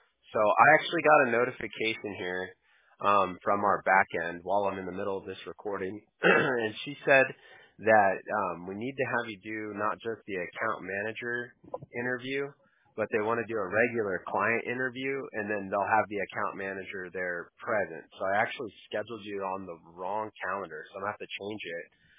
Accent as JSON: {"language": "English", "region": "California", "country": "United States"}